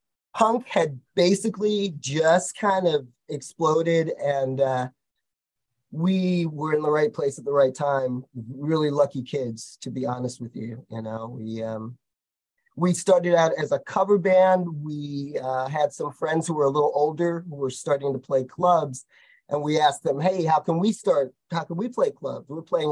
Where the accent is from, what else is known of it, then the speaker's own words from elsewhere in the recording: Brooklyn, New York, United States; now in California, United States; Yeah, well, I am from Brooklyn originally. My family's still there. I live in California now